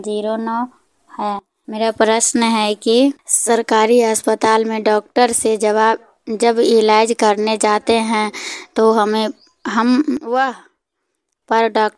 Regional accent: Bihar, India; नवादा जिला की रहने वाली हूँ। मैं एक विद्यार्थी हूँ, मेरी उम्र 20 वर्ष का है। मेरे पिन कोड 8509 है।

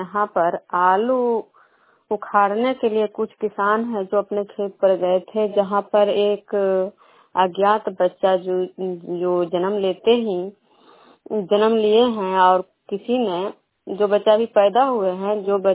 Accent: Vishnupur, Bihar, India

